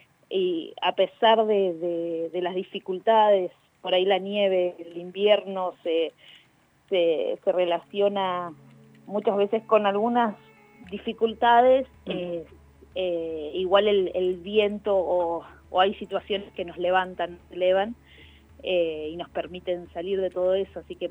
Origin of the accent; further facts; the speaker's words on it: Villa Pehuenia, Neuquén, Argentina; Nosotros, bueno, somos los cuatro de Villa Pehuenia. Tres estamos viviendo hace poquito acá, hace unos 2 años